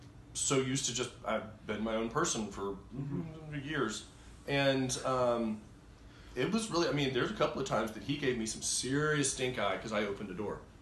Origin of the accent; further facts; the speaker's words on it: the South, United States; And I grew up in the South. I went through cotillion.